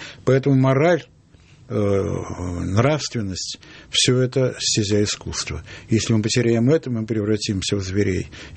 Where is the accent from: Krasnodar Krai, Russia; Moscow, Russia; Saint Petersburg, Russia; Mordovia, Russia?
Saint Petersburg, Russia; Я ленинградец. Это как национальность, это от рождения.